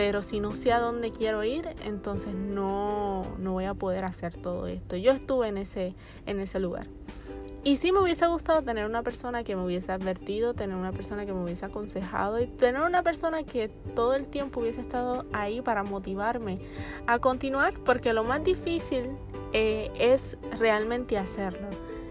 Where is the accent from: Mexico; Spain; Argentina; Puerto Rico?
Puerto Rico; tengo 21 años y soy de Puerto Rico.